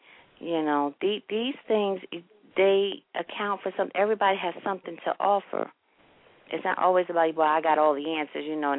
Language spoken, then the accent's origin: English; Tampa, Florida, United States; even though I was an outsider. I'm from Tampa.